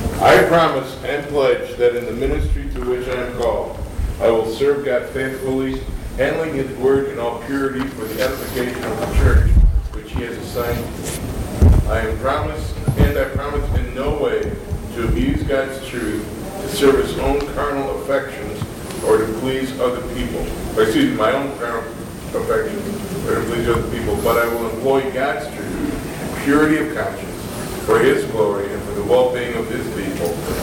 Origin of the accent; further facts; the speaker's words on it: New York, United States; Upstate New York.